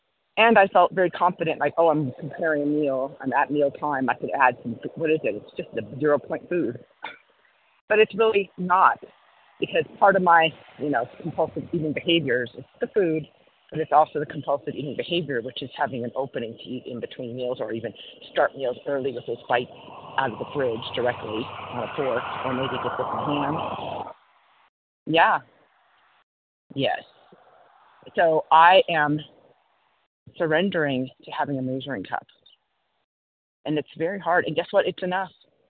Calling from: Cody, Wyoming, United States; Certainly. I'm calling from Cody, Wyoming.

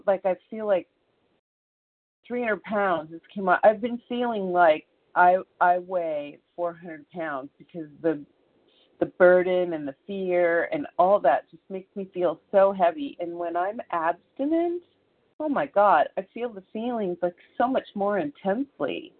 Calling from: California, United States; I'm calling from California.

